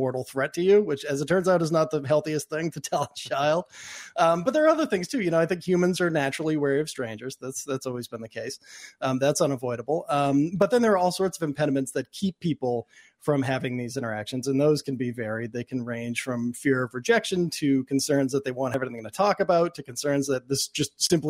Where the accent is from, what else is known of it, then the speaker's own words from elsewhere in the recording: Boston, Massachusetts, United States; I grew up in Boston, so I got to see my parents kind of chatting up everyone everywhere they went.